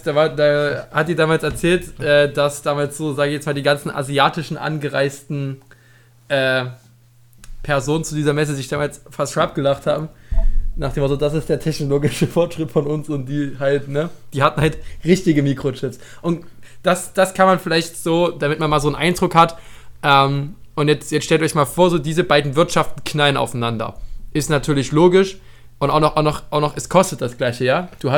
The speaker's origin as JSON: {"language": "German", "region": "East Germany", "country": "Germany", "said": "Ich komme aus dem Osten, Juri kommt aus dem Westen."}